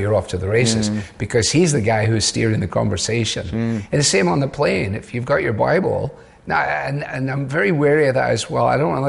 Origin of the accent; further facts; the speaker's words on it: Glasgow, Scotland, United Kingdom; I was brought up in Glasgow in an interdenominational mission hall, which had been founded as a result of the evangelistic missions of Moody and Sankey.